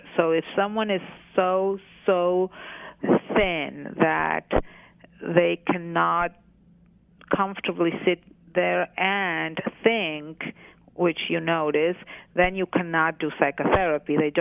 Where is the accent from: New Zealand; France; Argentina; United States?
Argentina; As I said, I grew up in Argentina